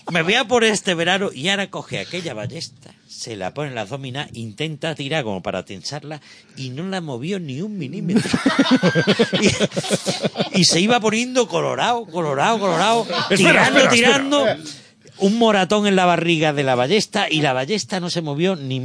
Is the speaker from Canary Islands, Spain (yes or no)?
no; Morón de la Frontera, Andalusia, Spain; digo que soy de Morón y vi una base aérea americana.